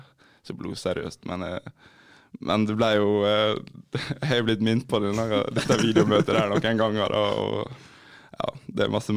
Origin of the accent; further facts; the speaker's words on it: Valderøy, Møre og Romsdal, Norway; Og så når jeg er fra Valderøy